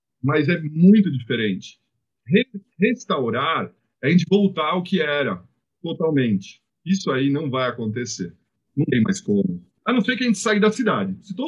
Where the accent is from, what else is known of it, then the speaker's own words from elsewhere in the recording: São Paulo, Brazil; also born or lived in England; eu vim para o Brasil, cresci o segundo metro aqui no Brasil, morando no Butantã e indo para a escola de bicicleta em Pinheiros, atravessando a ponte em cima do Rio Pinheiros. Hoje em dia, na verdade, é o contrário. Eu moro em Pinheiros